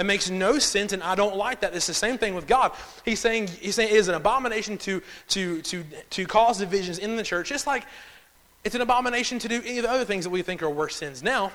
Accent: Charlotte, North Carolina, United States; I know I'm from the city, I'm from Charlotte, but I picked on some of the southern ways, and I'm getting there, right?

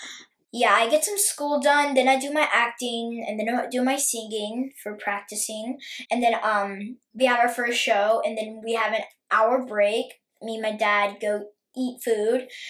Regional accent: Texas, United States; I'm 11 years old. I'm from Texas, and I play Kurt in The Sound of Music.

